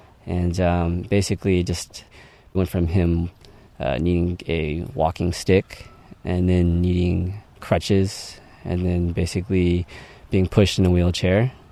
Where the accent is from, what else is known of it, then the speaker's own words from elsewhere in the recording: El Sobrante, California, United States; I'm from El Sobrante, California.